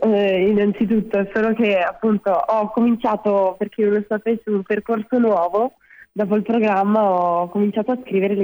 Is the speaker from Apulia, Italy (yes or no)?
no; Trentino-Alto Adige, Italy; Però sono, sì, della Val di Sole, quindi è una bellissima valle trentina, insomma, dove ci sono le Dolomiti di Brenta.